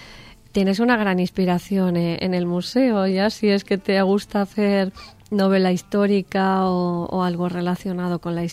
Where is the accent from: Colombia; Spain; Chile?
Spain; Madrid, Community of Madrid; Porque yo, por ejemplo, soy de Madrid